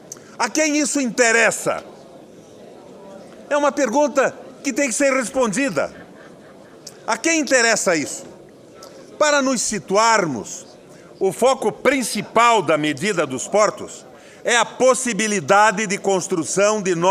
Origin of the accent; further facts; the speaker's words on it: Brazil; Vou votar contra, sem a menor sombra de dúvida, porque sou brasileiro.